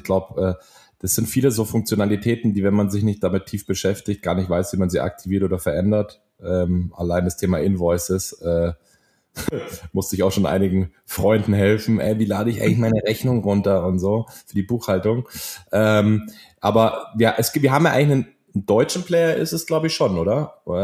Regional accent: Italy; Als Italiener bin ich dann immer sehr dünnhäutig, wenn man meine italienischen Fähigkeiten falsch betont.

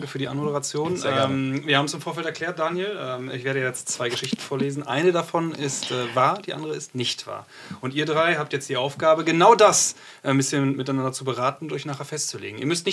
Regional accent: North Rhine-Westphalia, Germany; ich bin auch aus dem Münsterland.

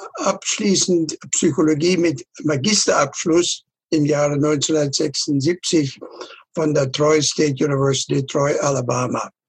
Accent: Salzgitter, Lower Saxony, Germany; also born or lived in eastern Europe; Mein Jahrgang ist 1934. Geboren bin ich im östlichen Teil Europas und dort habe ich meine Kindheit verbracht. Aufgewachsen bin ich in Mitteleuropa und zwar in Salzgitter, Niedersachsen.

